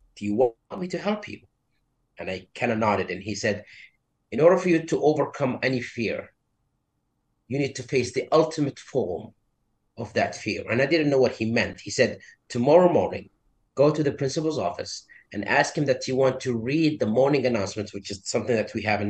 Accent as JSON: {"language": "English", "country": "Saudi Arabia", "tie": "born or raised there", "second_language": "English", "said": "Well, I was born and raised in Saudi Arabia. I grew up in a small village in the southern side."}